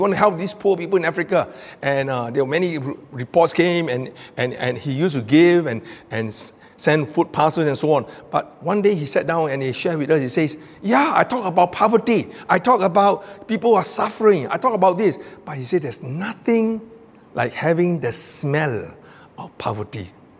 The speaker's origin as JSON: {"language": "English", "country": "Malaysia", "said": "I said, \"Yeah, we are Chinese, but we are from Malaysia.\""}